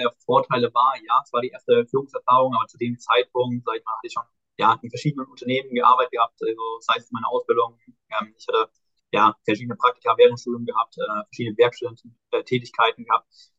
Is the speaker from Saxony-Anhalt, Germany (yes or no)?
no; Hesse, Germany; Ich komme aus dem Frankfurter Raum